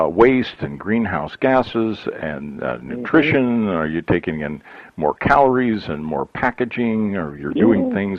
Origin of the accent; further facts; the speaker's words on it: Midwest, United States; also born or lived in mountain states / California; I grew up in the Midwest and moved to the mountain states and then moved to California.